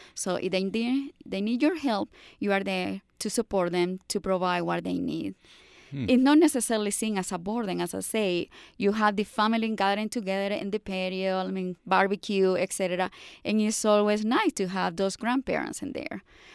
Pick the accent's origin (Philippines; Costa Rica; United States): Costa Rica; I mean, like, I'm from Costa Rica. We don't have the practice of putting all elderly parents in the nursing home.